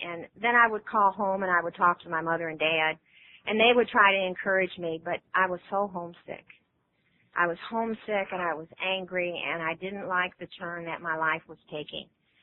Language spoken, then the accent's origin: English; St. Louis, Missouri, United States; Well, now, I was born and raised in St. Louis, and so was he, and all my relatives and my friends and my school friends were there.